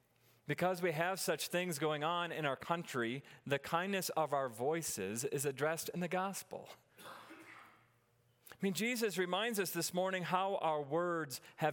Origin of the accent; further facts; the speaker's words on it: North Dakota, United States; And I grew up in a town of 300 people in northwest North Dakota. I grew up in Ruralville.